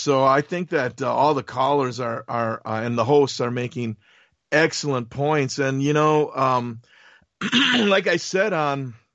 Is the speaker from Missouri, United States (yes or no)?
yes; Missouri, United States; I mean, like I said, I'm from Missouri.